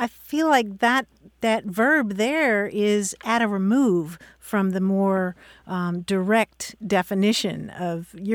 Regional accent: Kentucky, United States; Well, yeah, yeah. I'm from Kentucky myself.

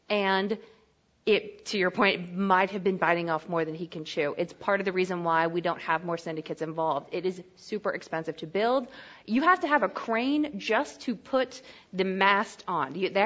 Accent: Georgia, United States; I'd say this because I'm from Georgia and I don't know much about yachts.

